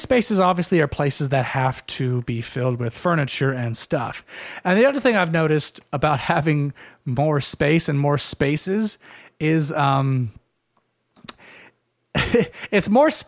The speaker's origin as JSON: {"language": "English", "country": "United States", "said": "in general, I am very American in the sense that I like my ice."}